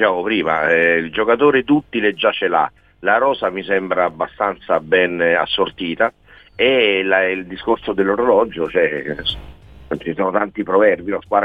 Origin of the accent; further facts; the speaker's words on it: Rome, Lazio, Italy; io sono di Roma